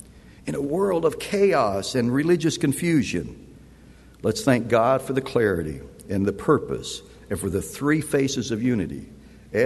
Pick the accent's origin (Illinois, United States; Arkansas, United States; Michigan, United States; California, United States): Arkansas, United States; And I said, "That's wrong. I'm from Arkansas, and I'll get there if I keep walking.